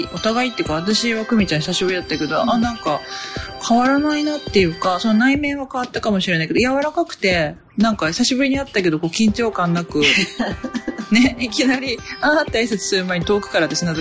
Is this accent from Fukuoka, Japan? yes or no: yes; Kurume, Fukuoka, Japan; 今またその地元の久留米のお友達でね